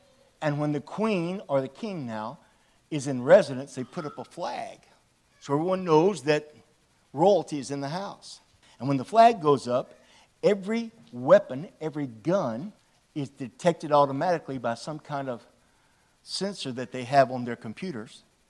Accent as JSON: {"language": "English", "town": "Shreveport", "region": "Louisiana", "country": "United States", "said": "I'm a Yankee. I'm from Shreveport. Way above Alexandria."}